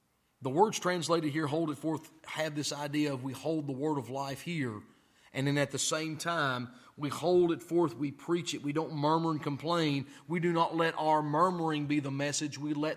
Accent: United States; Now, I'm an American, and some folks who've been in our church are from other places.

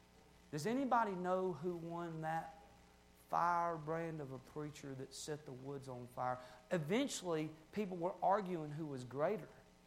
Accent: Appalachia, United States; I'm from Appalachia.

